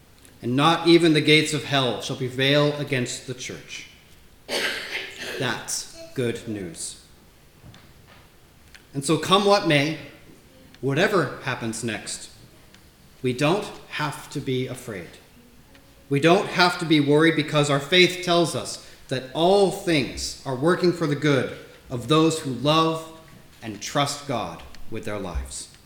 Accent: United States; My experience of politics in my home country of America has taught me there's always a big difference between a campaign and an administration.

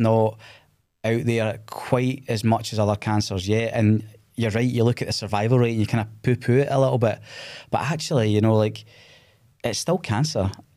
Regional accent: Scotland, United Kingdom; As Scottish men, there is that mentality of I don't know if I can do that.

